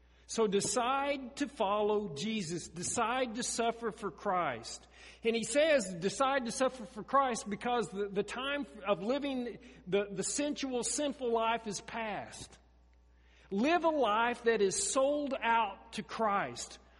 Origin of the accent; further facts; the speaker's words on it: Oklahoma, United States; Now, I grew up in Oklahoma, and the Wichita Mountains were literally within sight of my grandmother's house.